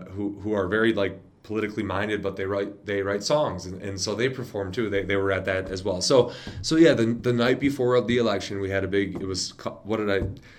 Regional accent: Janesville, Wisconsin, United States; He's from Janesville, I'm from Janesville, but so is Russ Feingold. But it's kind of funny, you know, during that time, when people found out I was from Janesville

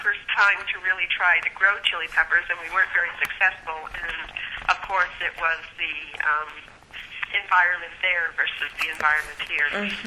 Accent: New Mexico, United States; But I was originally from New Mexico

